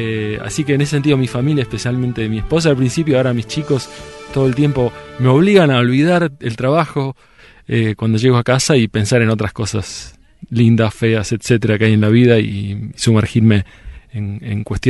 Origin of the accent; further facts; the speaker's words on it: Buenos Aires, Argentina; now in San Luis, Argentina; Me crié en Buenos Aires, en la capital, pero hace 4 años vivo en San Luis, por una decisión más que nada familiar. Con mi esposa nos vinimos a San Luis y nos radicamos acá